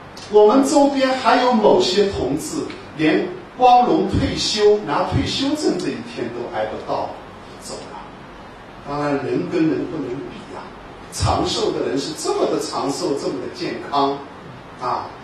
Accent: China; 我现在接触社会上的男女老幼啊，有个很明显的感觉，我们中国人呢

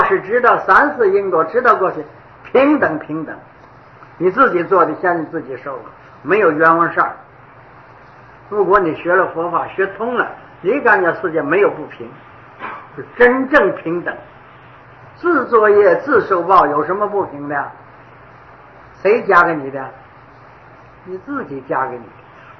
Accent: China; 我们一般的人都不愿学这个法，因为我们中国人都好大

